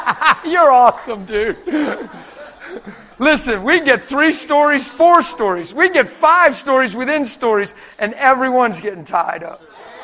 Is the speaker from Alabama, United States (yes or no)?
no; York, Pennsylvania, United States; I'm from York, PA.